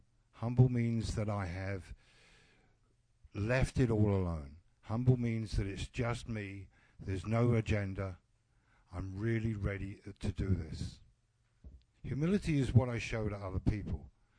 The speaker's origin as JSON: {"language": "English", "region": "England", "country": "United Kingdom", "said": "As an Englishman, all I can remember about humble was"}